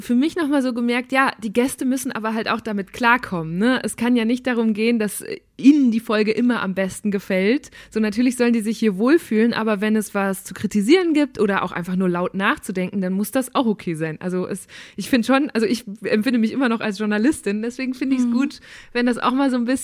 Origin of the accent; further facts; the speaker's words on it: North Rhine-Westphalia, Germany; Ich komme aus Münsterland. Ich bin gar nicht weit weg von Kassel.